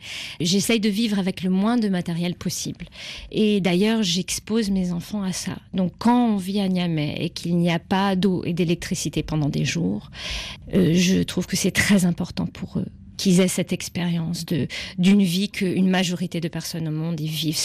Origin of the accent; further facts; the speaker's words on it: Senegal; quand j'étais petite au Sénégal, j'ai eu des enfants qui m'ont jeté des pierres étant blanche.